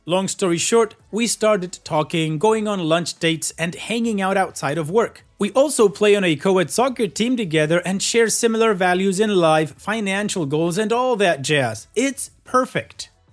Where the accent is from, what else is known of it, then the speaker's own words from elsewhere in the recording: Maryland, United States; We're from Maryland.